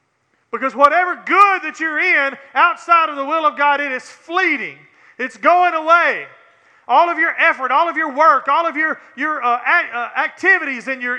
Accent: the South, United States; born there; I was born in the South. My granny took me to church.

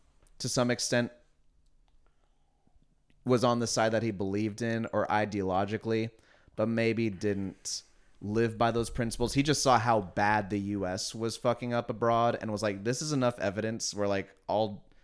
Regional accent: United States; I'm American

